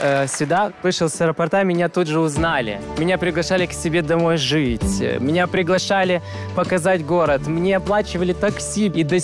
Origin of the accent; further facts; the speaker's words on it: Moldova; я из Молдовы.